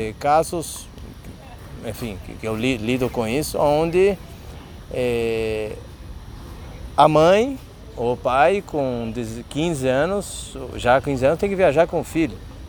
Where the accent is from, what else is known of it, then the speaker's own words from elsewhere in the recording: Argentina; Portuguese is a second language; sou argentino, me formei como tenista na Argentina